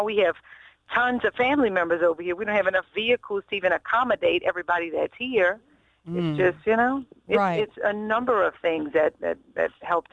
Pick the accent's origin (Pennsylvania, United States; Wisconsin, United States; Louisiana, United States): Louisiana, United States; St. John; now in St. Charles Parish, United States; We are in I'm from St. John. I am actually in St. Charles Parish now.